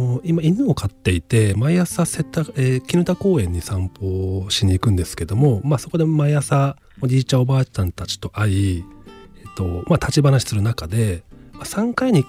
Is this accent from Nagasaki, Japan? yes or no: no; Tochigi, Japan; now in Tokyo, Japan; 僕がこう栃木から上京してきて初めて住んだ場所が、世田谷の若林、世田谷線のあるところなんですけども、今は、祖師ヶ谷大蔵の方には住んでるんですけども